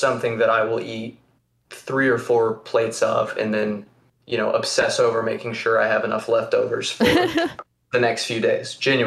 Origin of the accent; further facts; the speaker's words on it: Lake Jackson, Texas, United States; born there; I was born in Lake Jackson, Texas.